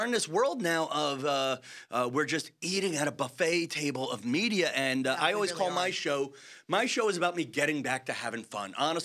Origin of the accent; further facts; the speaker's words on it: Massapequa, New York, United States; I'm willing to make fun of my hometown of Massapequa, Long Island.